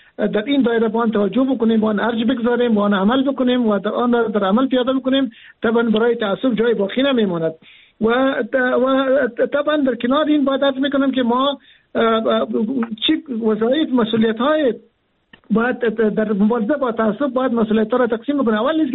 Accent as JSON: {"language": "Persian", "country": "Afghanistan", "said": "ما افغان هستیم، ما فرزندان افغانستان هستیم و ما در جغرافیای کشور به نام افغانستان زندگی میکنیم"}